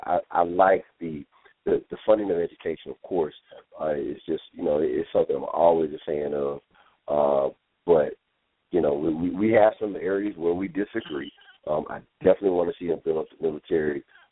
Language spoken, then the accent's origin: English; Chicago, Illinois, United States; Chicago. Like, that's the first thing I'm going to do as president. Like, I'm going to straighten out my hometown.